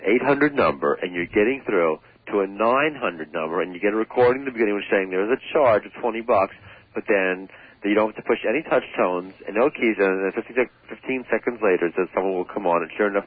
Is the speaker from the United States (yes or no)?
yes; United States; Hey, I'm an American, and in America, an 800 call is by definition.